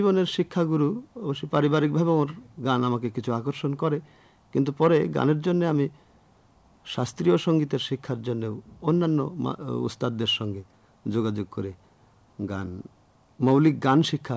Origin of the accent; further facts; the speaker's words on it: Harishankarpur, Khulna Division, Bangladesh; born there; কুষ্টিয়া জেলারই সদর থানাতেই হরিশঙ্করপুর গ্রামে।